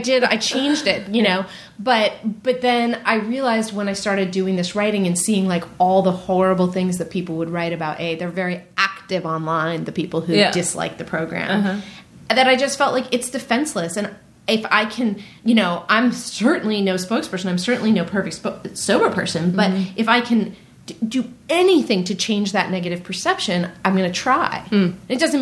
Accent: California, United States; I'm from Marin.

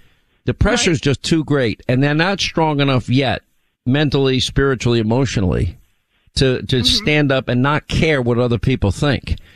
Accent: New York, United States; It was for me, having been raised in New York. But in my heart, I'm from the South. I'm a Southerner.

